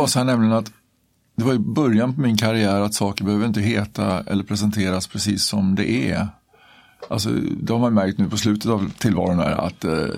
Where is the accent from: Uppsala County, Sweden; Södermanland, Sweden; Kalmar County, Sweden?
Kalmar County, Sweden; Kalmar; also born or lived in Stockholm; Av två bönder från Herrljunga. Men sen flyttade vi till Kalmar. Så att jag blev halvbonde igen då.